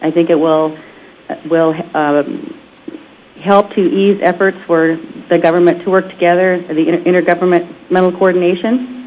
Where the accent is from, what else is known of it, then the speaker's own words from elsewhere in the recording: Alaska, United States; Some of you know that I'm from Southeast Alaska, so pardon me, but a lot of my comments are pretty particular to Southeast.